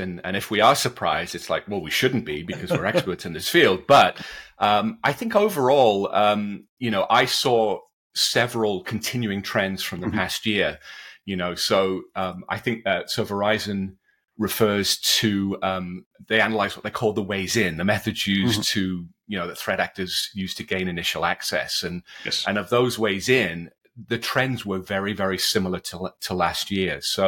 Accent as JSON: {"language": "English", "town": "Wrexham", "region": "Wales", "country": "United Kingdom", "tie": "born or raised there", "moved": "yes", "lives_now": "California, United States", "said": "But I live in California. I've been in the US since 1989, but I was born and bred in Wales. In fact, I was born in a town called Wrexham"}